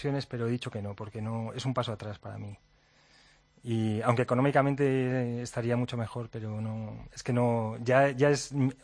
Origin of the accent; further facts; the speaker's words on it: Madrid, Community of Madrid, Spain; yo soy de Madrid, mi abuela materna era de Toledo.